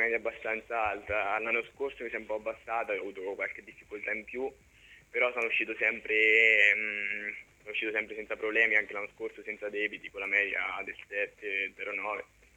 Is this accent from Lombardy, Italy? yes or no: no; Corridonia, Marche, Italy; Sono cresciuto, vabbè, quando ero piccolo nelle formazioni giovanili del mio paese, Corridonia